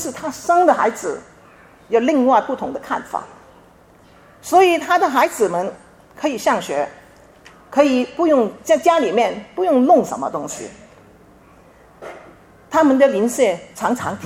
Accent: China; 我们中国人有一句话说，家和万事兴。

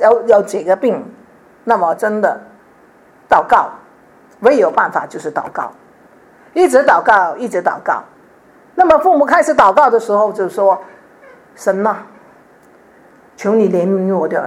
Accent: China; 特别是我们中国人，什么都要讲人际关系，什么都要讲坏后门，什么都要有人来帮忙开路

